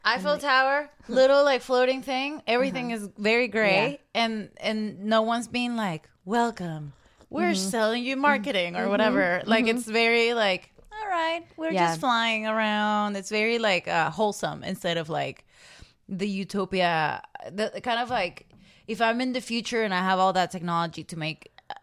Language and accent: English; Caracas, Capital District, Venezuela; from Minneapolis. I'm from Venezuela, and I grew up in Caracas